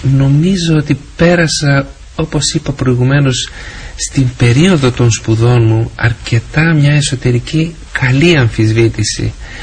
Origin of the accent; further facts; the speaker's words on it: Thessaloniki, Central Macedonia, Greece; Ήμουν από τη Θεσσαλονίκη, πήγαινα στο Άγιον Όρος